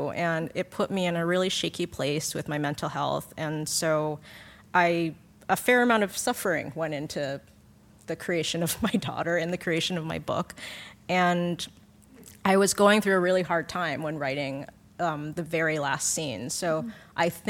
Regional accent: Oak Park, Illinois, United States; I grew up in Oak Park, a western suburb of Chicago.

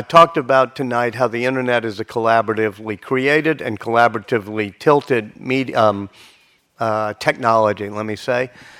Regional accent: Louisiana, United States; Even if you look at technology, whether you like it or not, I'm from Louisiana, I kind of like it

